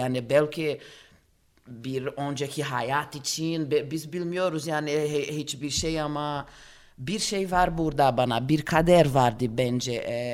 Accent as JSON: {"language": "Turkish", "country": "Brazil", "tie": "born or raised there", "second_language": "Turkish", "lives_now": "Turkey", "said": "Ben plaj yanında büyüdüm yani Brezilya bütün sene yaz olur."}